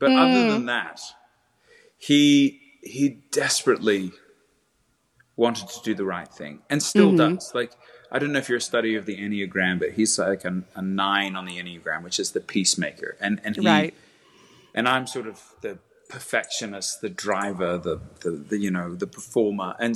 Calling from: Nashville, Tennessee, United States; Nashville, Tennessee. Nashville, Tennessee. I'm actually at home today, which is a rarity during this season of life.

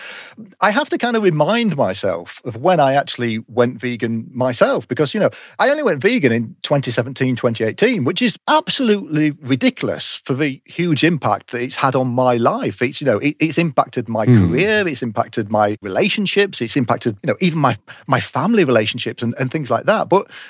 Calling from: England, United Kingdom; I am calling in from the UK over in Europe. So we're sort of in the north of the UK. So the UK's got a north-south divide like the US has the east-west divide. So we're in the north, which is perhaps a bit more industrial.

